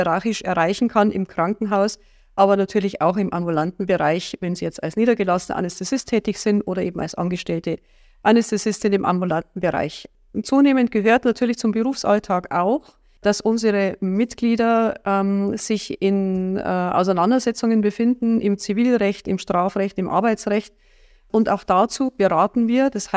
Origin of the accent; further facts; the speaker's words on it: Bavaria, Germany; born there; ich bin gebürtige Oberbayerin, für den Fall, dass der eine oder andere, der hier der Geschäftsstelle anruft, irgendwie einen fränkischen Dialekt erwarten würde. Den kann ich nicht bieten.